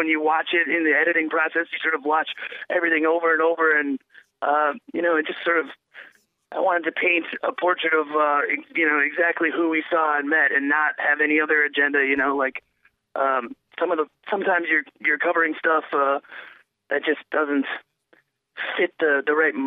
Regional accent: Minneapolis, Minnesota, United States; I'm from Minneapolis, so my background in filmmaking and music.

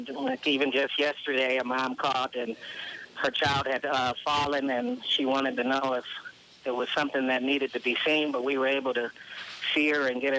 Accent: Chicago, Illinois, United States; I'm from Chicago, born and raised, and Chicago has items like that going most of the summer

